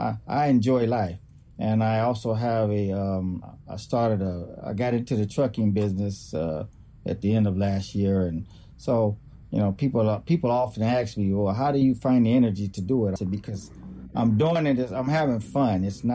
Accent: the South, United States; They're like she's from the South. And I am from the South.

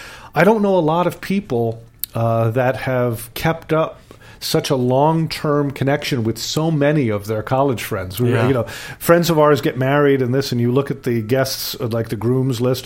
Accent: Chicago, Illinois, United States; I was from Chicago, yeah.

